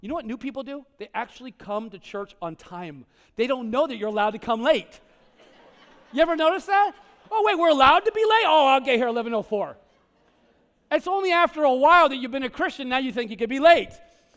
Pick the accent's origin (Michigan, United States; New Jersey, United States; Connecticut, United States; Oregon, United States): New Jersey, United States; I'm from North Jersey. I know when it's going down.